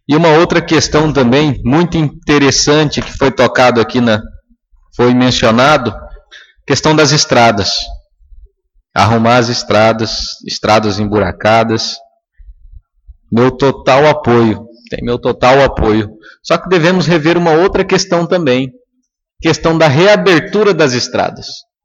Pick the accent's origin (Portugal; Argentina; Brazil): Brazil; Nova Santa Helena, Mato Grosso; Nova Santa Helena, cidade onde eu nasci e me criei, acompanhei todos os avanços de nosso município.